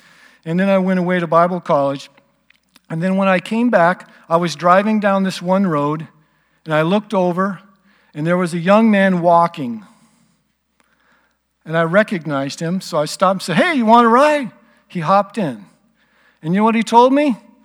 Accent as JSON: {"language": "English", "region": "California", "country": "United States", "tie": "born or raised there", "said": "because I grew up in California and I have hardly ever been back there to my hometown."}